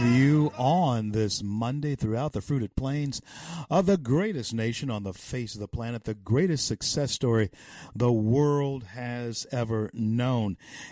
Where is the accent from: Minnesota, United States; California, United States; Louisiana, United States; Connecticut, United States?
Louisiana, United States; I'm glad you mentioned Baton Rouge, because that's the capital of my home state.